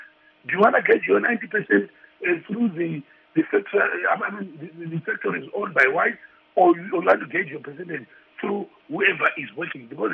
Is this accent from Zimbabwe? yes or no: yes; Zimbabwe; born there; I was born in Zimbabwe. My children were all born here in Zimbabwe